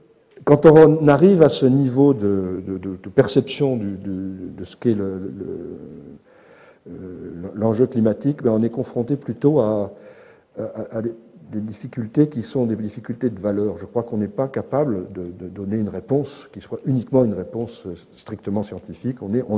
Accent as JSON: {"language": "French", "town": "Paris", "region": "Île-de-France", "country": "France", "said": "moi j'ai fait ce que j'ai pu, mais je suis parisien."}